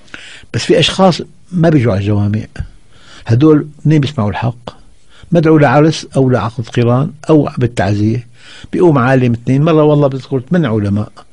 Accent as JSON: {"language": "Arabic", "country": "Syria", "said": "والله أنا أقول لك يعني أنا من الشام."}